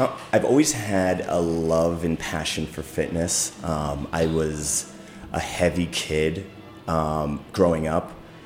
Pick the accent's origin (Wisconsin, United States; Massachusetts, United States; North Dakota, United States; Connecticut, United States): Massachusetts, United States; Boston; moved away as an adult; now in Washington, United States; So I started out as, I came to DC from Boston.